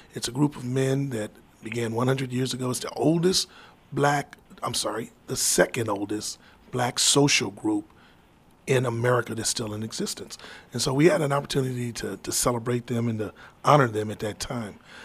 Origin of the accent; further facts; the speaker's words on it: San Antonio, Texas, United States; I'm 57 years old, but I grew up here in San Antonio, and I had to take Texas history, I believe in the 7th grade